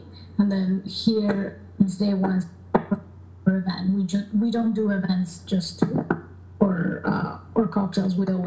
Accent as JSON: {"language": "English", "region": "Oaxaca", "country": "Mexico", "said": "And then I'm from Oaxaca, my family's from Oaxaca. My grandfather grew up in a town exactly like with that lifestyle"}